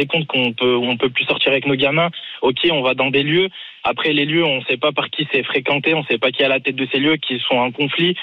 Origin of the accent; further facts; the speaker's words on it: Grenoble, Auvergne-Rhône-Alpes, France; Moi, en tant que Grenoblois, en tout cas, je peux vous dire